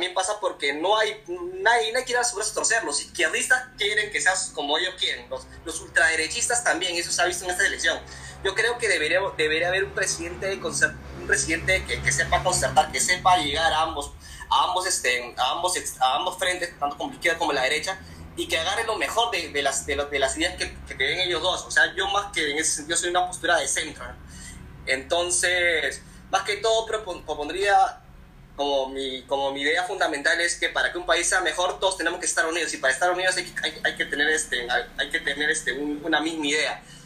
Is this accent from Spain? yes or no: no; Peru; si es que no nos unimos con nosotros como peruanos